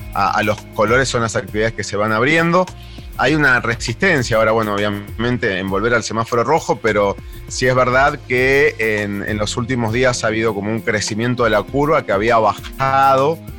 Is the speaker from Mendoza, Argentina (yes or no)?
yes; Mendoza, Argentina; now in Mexico; ¿Dormir la siesta en Mendoza? Porque yo soy de Mendoza.